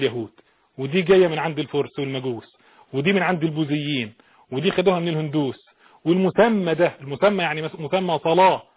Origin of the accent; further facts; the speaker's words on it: Egypt; احنا عندنا في مصر، انا شخصيا عندي حساسيه من موضوع الفيل ده